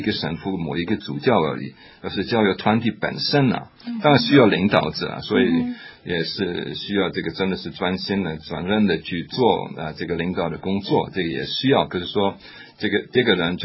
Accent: Netherlands; Chinese is a second language; 那另一个准备比如说我是一个荷兰人

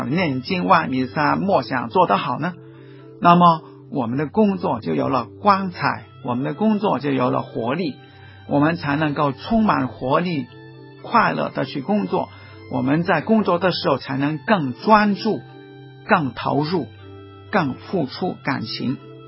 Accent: Guangdong, China; 我们广东人说卖花姑娘插竹叶

